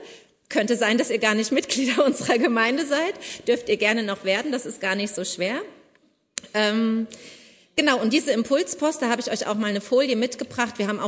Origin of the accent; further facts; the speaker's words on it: eastern Germany, Germany; Ich bin in der DDR aufgewachsen